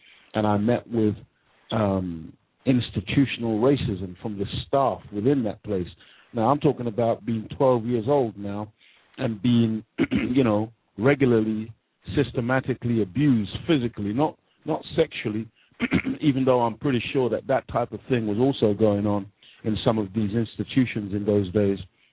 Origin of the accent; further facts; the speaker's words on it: Jamaica; accent: Jamaican; other students, white students in my class, laughing at me every time I opened my mouth because I had my beautiful Jamaican accent.